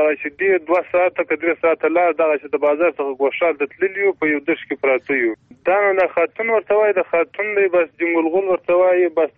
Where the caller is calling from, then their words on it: Ghormach, Faryab, Afghanistan; فاریاب ولایت د غورماچ ولسوالۍ یم.